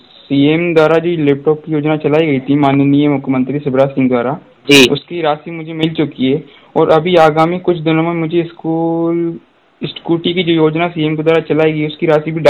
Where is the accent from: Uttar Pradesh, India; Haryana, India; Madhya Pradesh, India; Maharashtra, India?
Madhya Pradesh, India; Barsad; और मेरा गांव बरसद है, और जो कि मेरा जो 12th की जो स्टडी हुई थी वो बीनागंज रेकर हुई थी, बट मेरा जो स्कूल था वो बरसद का ही था